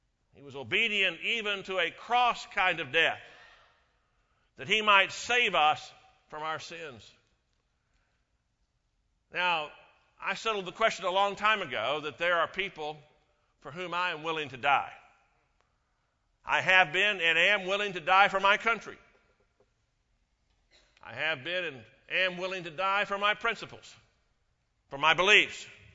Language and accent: English; Houston, Texas, United States; Church I grew up in Houston, Texas, had what seemed to be a permanent display in the fellowship hall.